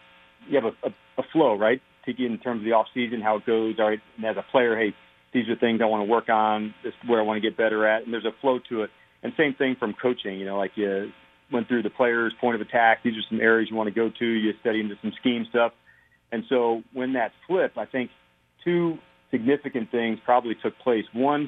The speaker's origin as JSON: {"language": "English", "region": "New Jersey", "country": "United States", "tie": "born or raised there", "said": "I growing up in Jersey"}